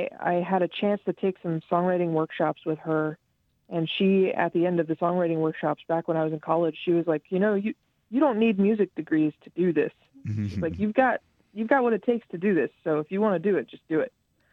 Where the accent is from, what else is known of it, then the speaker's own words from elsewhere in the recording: Charles Town, West Virginia, United States; I grew up in Charlestown, West Virginia, where the Mountain Stage New Song Festival used to take place.